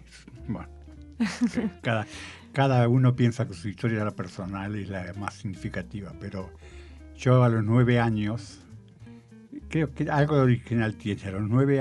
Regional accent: Concepción del Uruguay, Entre Ríos, Argentina; born there; yo nací en Concepción del Uruguay, en una ciudad más grande, pero estaba mucho tiempo en casa de mi abuela

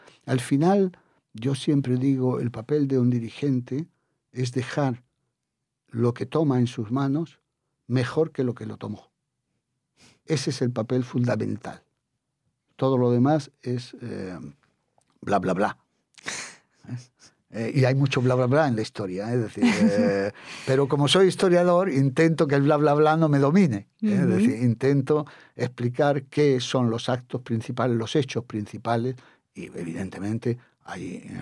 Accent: Spain; soy primero español. En segundo lugar, he vivido toda mi vida rodeado de España desde que era niño y estudiaba en un colegio español

